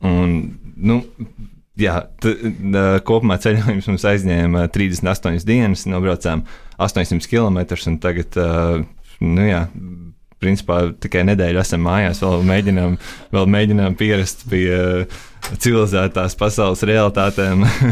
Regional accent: Sigulda, Sigulda Municipality, Latvia; es esmu no Siguldas

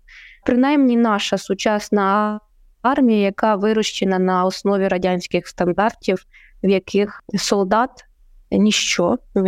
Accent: Poltava Oblast, Ukraine; і навіть мою рідну Полтавську

